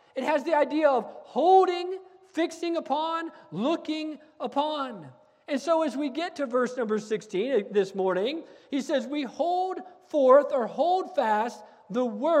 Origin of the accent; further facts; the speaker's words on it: United States; I was a missionary kid growing up on the Navajo Indian Reservation, and by the time I'd spent a lot of my life there, I was completely done living as a missionary kid.